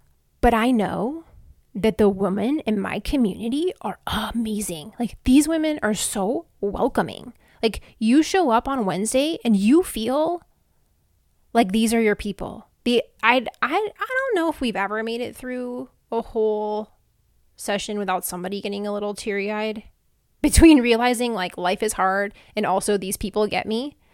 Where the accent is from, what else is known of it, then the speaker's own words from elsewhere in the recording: Midwest, United States; now in Houston, United States; I know I grew up in the Midwest, but I've been here longer now, so this is now my hometown, sort of.